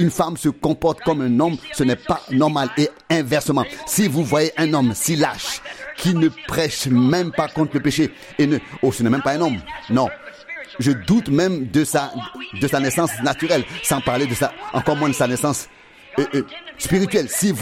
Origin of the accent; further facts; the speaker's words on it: United States; c'est mon modèle américain, c'est mon droit américain. Je sais, en tant qu'Américain, oui.